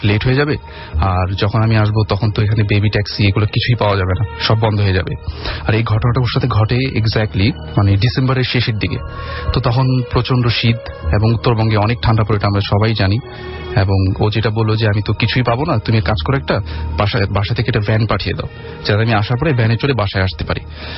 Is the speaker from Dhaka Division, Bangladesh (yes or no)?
yes; Dhaka, Dhaka Division, Bangladesh; আমি পুরান ঢাকা থেকে এসেছি, আমি SSC এ পড়ছি।